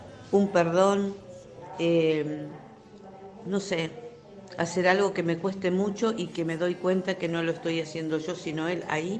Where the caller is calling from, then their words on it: Venado Tuerto, Santa Fe, Argentina; de Venado Tuerto.